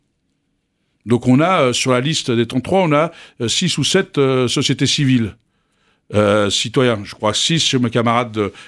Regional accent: Bonneuil-sur-Marne, Île-de-France, France; also born or lived in Algeria / Saint-Maur-des-Fossés; J'ai grandi à Bonneuil. Moi, c'est ma ville. J'ai grandi. Je suis arrivé petit d'Algérie, j'ai débarqué à Champigny, Saint-Maur, et après je suis arrivé à Bonneuil, et j'ai jamais quitté cette ville.

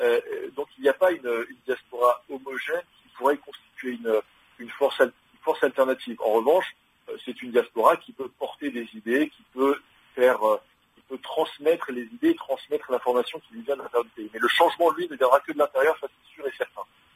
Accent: France; alors peut-être pas seulement parce que je suis français

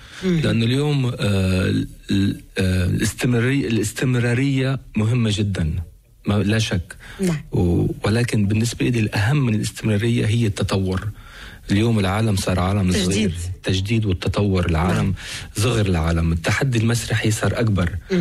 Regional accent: Lebanon; also born or lived in United Kingdom; نحن أنا وأليسار ربينا في بريطانيا، رحنا على الليسي فرنسي شارل غول وكنا ببريطانيا لأنه كانت أيام صعبة في لبنان.

